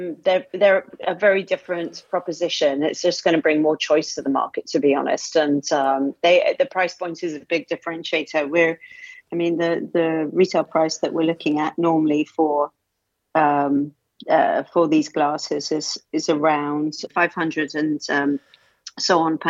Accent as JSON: {"language": "English", "country": "United Kingdom", "said": "as a British person"}